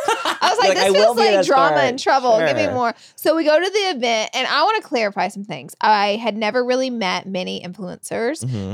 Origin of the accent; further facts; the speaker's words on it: Alabama, United States; now in Los Angeles, United States; I'm fresh from Alabama, so I'm still ordering beer at events. You don't really do that as much in LA.